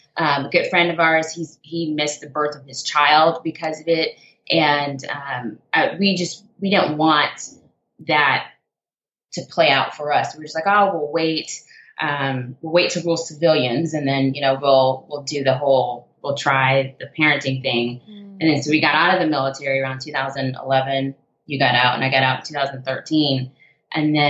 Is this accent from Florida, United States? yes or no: yes; Jacksonville, Florida, United States; So, and I'm from Florida. Matt, I know you're from Gainesville, Florida. I'm from Jacksonville.